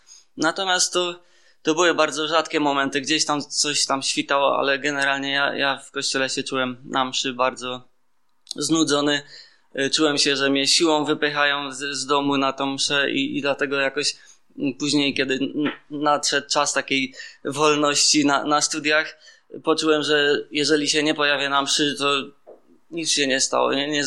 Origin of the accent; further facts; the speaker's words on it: Poronin, Lesser Poland, Poland; to jest Maciek. Pochodzimy z Poronina, czyli zaraz koło Zakopanego. No i Podhale, tak? Katolicyzm bardzo zakorzeniony. My pochodzimy właśnie z takiej rodziny o głębokich tradycjach.